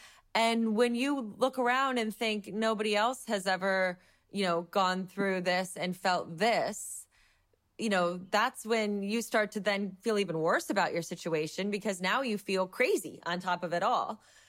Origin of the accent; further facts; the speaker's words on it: Ohio, United States; Yeah, I grew up in Ohio. I was the baby of five kids